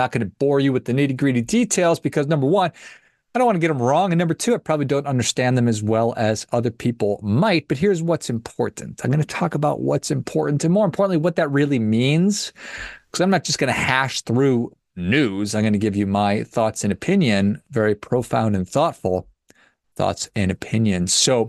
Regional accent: Duluth, Minnesota, United States; a short skip and jump from my hometown of Duluth, Minnesota.

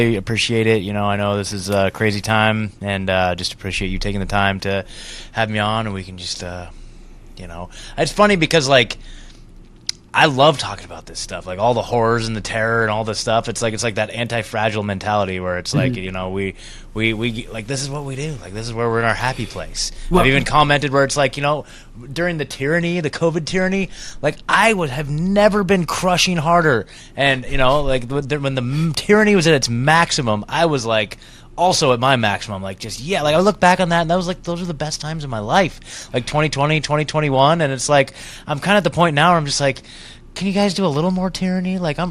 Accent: Oregon, United States; I grew up outside of Portland, like an hour outside of like downtown Portland.

